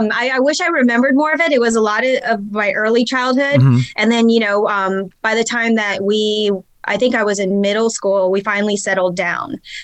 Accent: North Carolina, United States; also born or lived in California; I'm from North Carolina. Mm-hmm. I grew up for the most part in North Carolina. Before that, my father was Air Force, so we actually traveled around a lot. I was born in California.

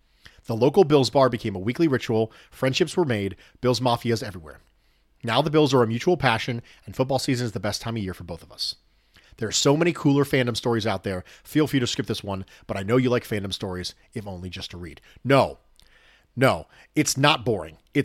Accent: Dominican Republic; born and raised in the Dominican Republic.

